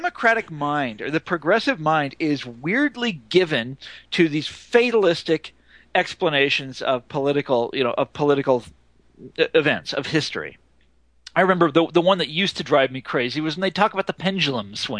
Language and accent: English; Johnson County, Kansas, United States; I grew up in Johnson County, Kansas, which is a suburb of Kansas City.